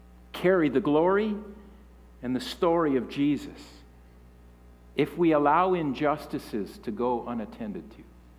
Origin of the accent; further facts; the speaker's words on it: Canada; And church, I'm saying this morning as a Christian, not as a Canadian.